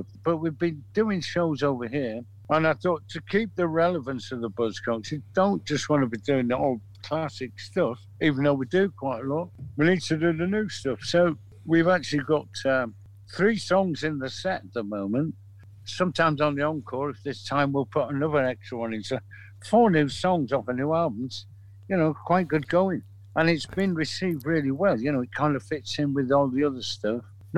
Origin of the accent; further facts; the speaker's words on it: Manchester, North West England, United Kingdom; We're from Manchester. It's like coming from New Jersey or something.